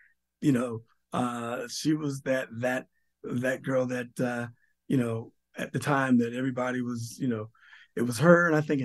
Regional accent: Washington, District of Columbia, United States; I had just started the same year, but I was from Washington, D.C.

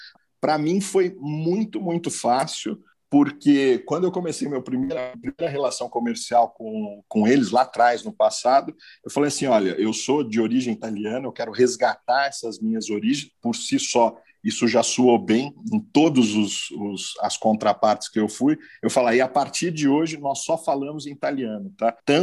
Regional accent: São Paulo, Brazil; assim como nós, paulistanos, paulistas, temos com a praia.

